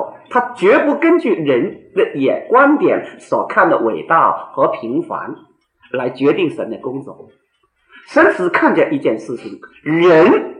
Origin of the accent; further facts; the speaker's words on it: China; 我们中国人很懂得老人家的宝贝啊